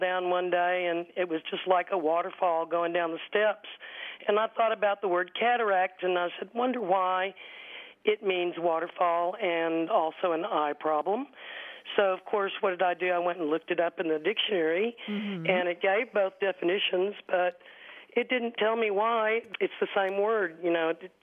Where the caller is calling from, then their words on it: Shreveport, Louisiana, United States; Shreveport, Louisiana.